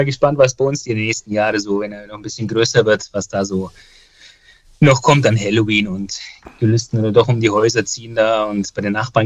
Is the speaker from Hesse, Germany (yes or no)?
no; Bavaria, Germany; zu meiner Kindheit im Allgäu